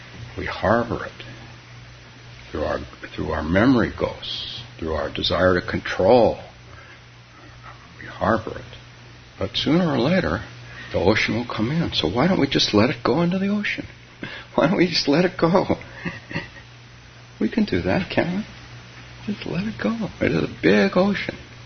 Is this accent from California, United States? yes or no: yes; California, United States; Which reminds me that when I grew up in California and close to water, and I had and still do have two younger sisters